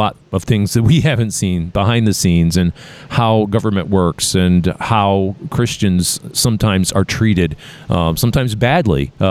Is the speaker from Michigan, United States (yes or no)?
yes; Michigan, United States; I tell people that I'm from Michigan and they go, oh, I'm sorry.